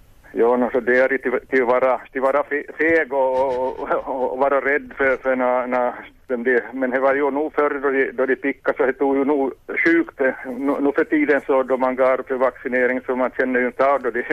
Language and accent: Swedish; Vaasa, Ostrobothnia, Finland; från Vasa här. God morgon.